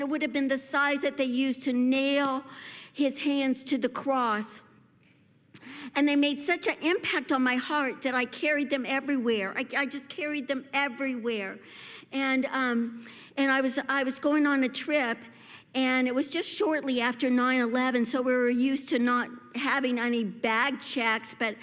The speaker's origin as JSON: {"language": "English", "region": "Missouri", "country": "United States", "tie": "born or raised there", "said": "Originally, I grew up in Missouri, and we had storms."}